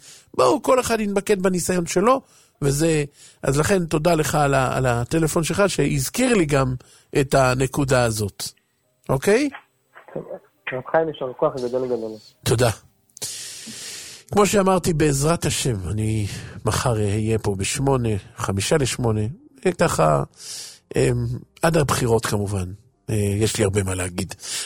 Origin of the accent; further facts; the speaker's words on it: Bnei Brak, Tel Aviv District, Israel; אני בעצמי בני ברקי, אז מותר לי.